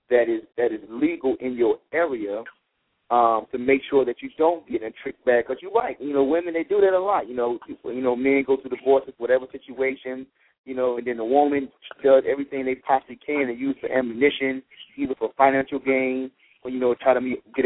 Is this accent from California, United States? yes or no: no; North Carolina, United States; I grew up in North Carolina